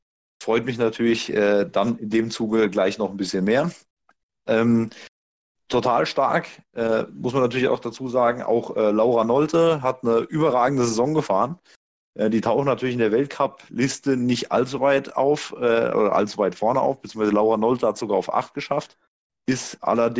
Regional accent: Hesse, Germany; dass ich als Hesse endlich mal einen hessischen Bobpiloten betrachten kann.

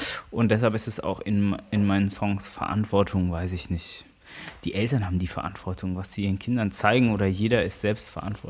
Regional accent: Karlsruhe, Baden-Württemberg, Germany; Und Karlsruhe ist auch auf jeden Fall meine Heimat oder dieser Bereich Ettlingen, Karlsruhe. Das ist daheim.

